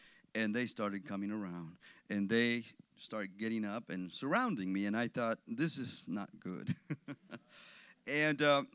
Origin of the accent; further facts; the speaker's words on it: Mexico; And I yelled back as loud as I could, I'm from Mexico.